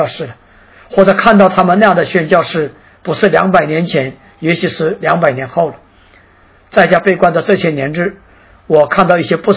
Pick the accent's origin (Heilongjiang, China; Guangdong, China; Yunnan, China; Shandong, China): Heilongjiang, China; 连我黑龙江那个边疆的 我的家乡黑龙江那个边疆的小村庄也有了教堂